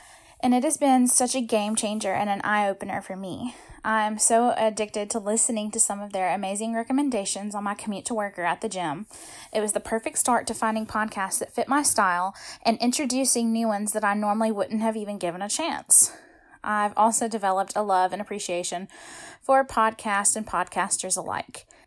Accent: Tupelo, Mississippi, United States; Hey y'all … I'm from Tupelo, Mississippi.

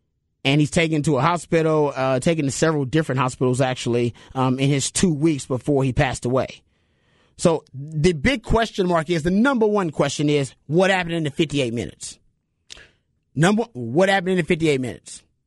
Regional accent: Houston, Texas, United States; So I grew up in Houston. So I'm telling you, I used to work out in this weather in the heat.

